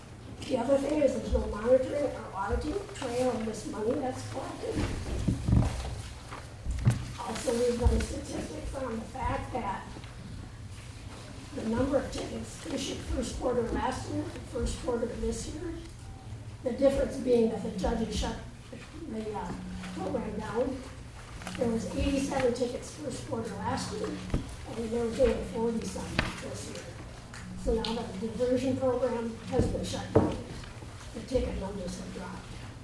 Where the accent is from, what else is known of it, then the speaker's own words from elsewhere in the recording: Minnesota, United States; I'm from Wabashaw County, and I don't know if everyone...